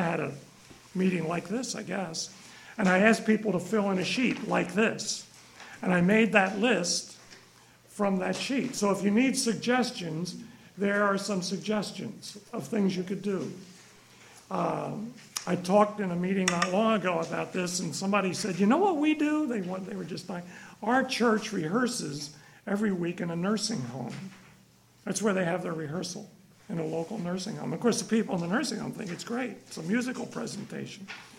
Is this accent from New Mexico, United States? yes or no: no; Philadelphia, Pennsylvania, United States; I grew up in Philadelphia.